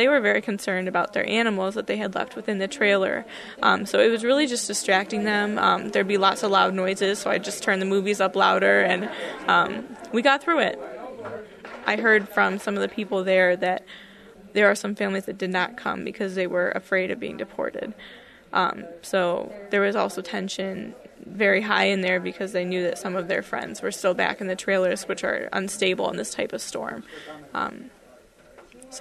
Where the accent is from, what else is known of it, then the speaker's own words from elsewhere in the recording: Michigan, United States; I'm from Michigan. I miss my family.